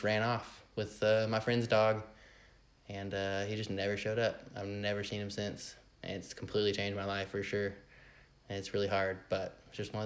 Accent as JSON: {"language": "English", "town": "Fayetteville", "region": "Arkansas", "country": "United States", "tie": "born or raised there", "said": "Well, I was born and raised here in Fayetteville, Arkansas."}